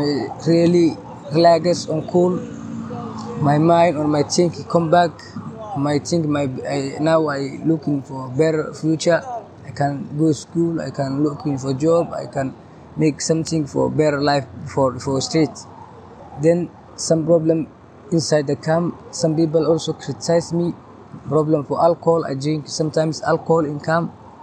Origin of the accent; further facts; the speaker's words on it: Somalia; English is a second language; moved away; I come from Somalia, 2011. I arrived for the first time in Switzerland. I think first 6 years I lived there.